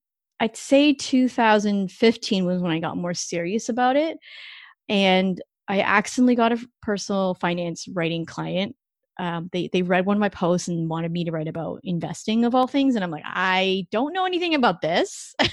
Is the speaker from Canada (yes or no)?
yes; Canada; And so because I'm not an American citizen, so I'm actually Canadian.